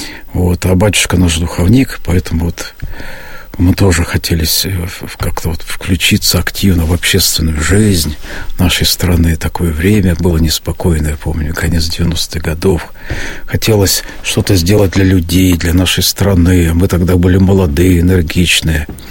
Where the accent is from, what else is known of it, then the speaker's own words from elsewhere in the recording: Yaroslavl, Yaroslavl Oblast, Russia; now in Kimry, Russia; Вот я сам из Ярославля в 92-м году приехал в Кимры.